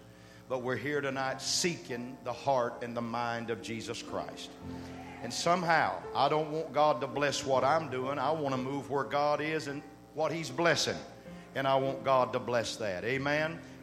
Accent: Austin, Texas, United States; bring regards from Austin, Texas. Checked into the hotel today. When I told the guy behind the desk I was from Austin

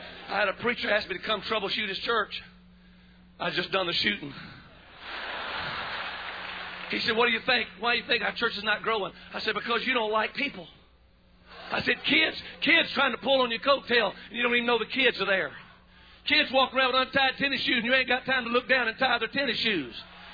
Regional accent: Frogmore, South Carolina, United States; I'm from Frogmore. Does anybody know where Frogmore is?

